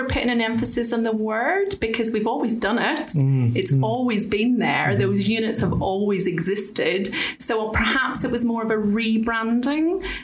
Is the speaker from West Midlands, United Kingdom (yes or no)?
no; Northern Ireland, United Kingdom; moved away as an adult; You had 18 weeks training and I moved from Northern Ireland.